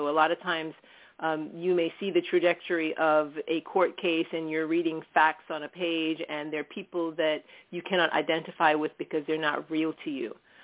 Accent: Miami, Florida, United States; Growing up in Miami, and I've, grown up in South Florida

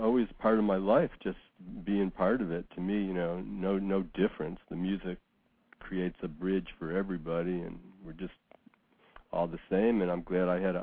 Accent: Detroit, Michigan, United States; So growing up in Detroit, I was just exposed to everything. And in Detroit, all the kids played in bands.

